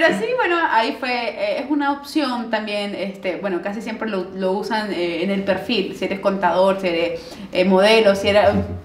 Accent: Venezuela; now in Peru; No, porque yo llegué desde Venezuela y fue la primera persona que conocí peruana.

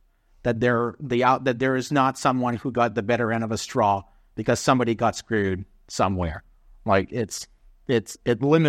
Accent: Canada; I'm Canadian. Yeah. Right? So I'm one of those rednecks.

